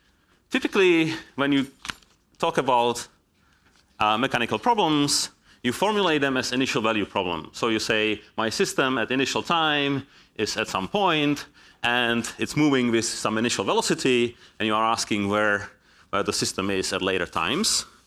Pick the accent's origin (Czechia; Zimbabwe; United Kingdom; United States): Czechia; first language Czech; English is a second language; So I encourage you to learn some Czech so that you can communicate in my native language.